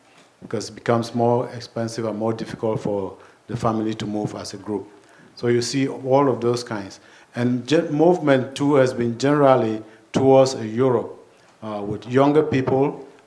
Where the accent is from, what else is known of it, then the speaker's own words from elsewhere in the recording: Cameroon; I come from Cameroon. Cameroon is one of the countries in West Africa.